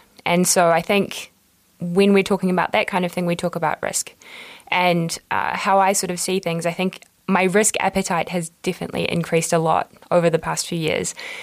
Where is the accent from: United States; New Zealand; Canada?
New Zealand; moved away as an adult; now in Europe; I first arrived in Europe nearly 16 years ago. So I've been here a while. But I grew up in New Zealand. I was the daughter of a single mum, a teacher.